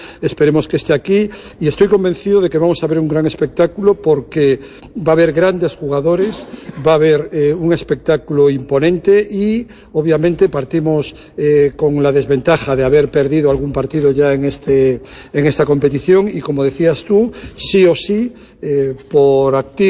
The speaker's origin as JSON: {"language": "Spanish", "region": "Galicia", "country": "Spain", "said": "yo como siempre tengo que tirar por mi tierra"}